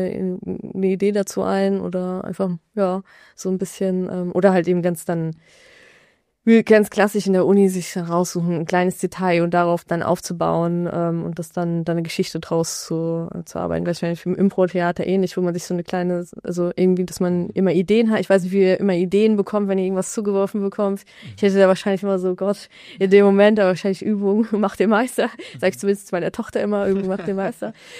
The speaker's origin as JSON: {"language": "German", "town": "Mainz", "region": "Rhineland-Palatinate", "country": "Germany", "said": "Ich komme aus Mainz."}